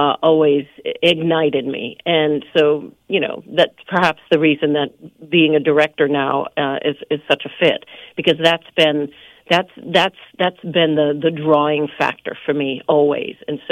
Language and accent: English; New Hampshire, United States; Well, first of all, I'm not from Texas. I'm from New Hampshire.